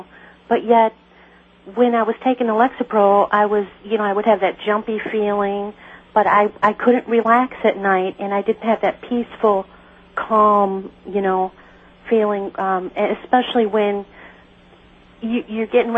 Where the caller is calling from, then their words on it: Fort Worth, Texas, United States; Fort Worth, Texas, KLIF.